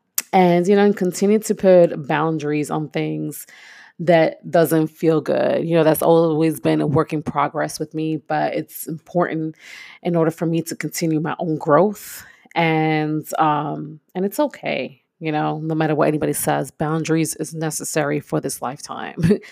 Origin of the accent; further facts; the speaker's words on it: Brooklyn, New York, United States; I'm this kid from East New York, Brooklyn, who grew up, was raised in the projects, born and raised in the projects.